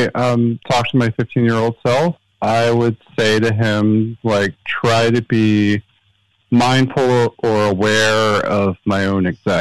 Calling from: Los Angeles, California, United States; I'm calling from Los Angeles.

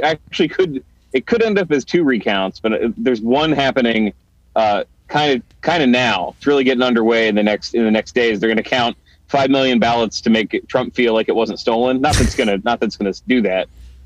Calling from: Atlanta, Georgia, United States; I'm in Atlanta, Georgia.

